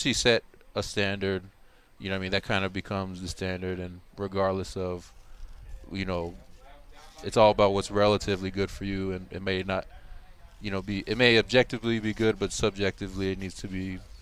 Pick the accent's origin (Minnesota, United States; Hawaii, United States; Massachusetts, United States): Hawaii, United States; Yeah, growing up in Hawaii, my grandma did all that for me and my older brother especially